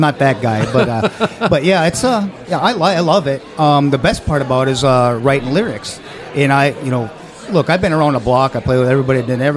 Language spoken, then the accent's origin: English; Memphis, Tennessee, United States; Yeah, well, I'm from Memphis, Tennessee, and every year they have this big World Championship Hot Wing Festival.